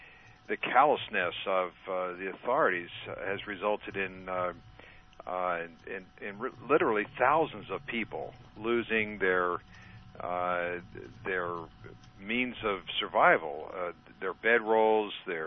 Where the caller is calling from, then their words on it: Sacramento, California, United States; I'm calling in from Sacramento.